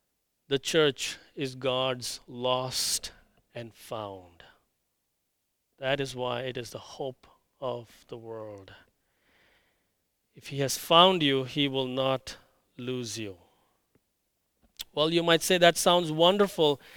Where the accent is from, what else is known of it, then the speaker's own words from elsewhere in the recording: India; including my home country, India